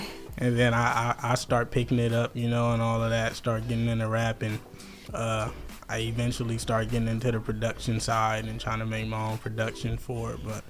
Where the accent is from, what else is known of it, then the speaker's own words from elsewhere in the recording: Vallejo, California, United States; also born or lived in Oakland; And, I was born in Oakland. Spent a little time there while I was younger, and I was actually raised in Vallejo.